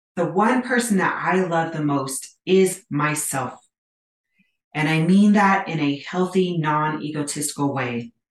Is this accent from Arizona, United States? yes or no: yes; Arizona, United States; also born or lived in California; now in Wyoming, United States; This time of year has always been a bit rough for me because I'm from Arizona and California. And now I live in Wyoming, so I never knew snow before Wyoming.